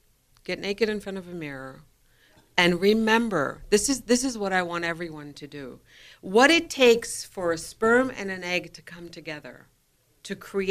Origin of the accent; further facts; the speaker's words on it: Germany; We were Persian Jews born and raised in Germany.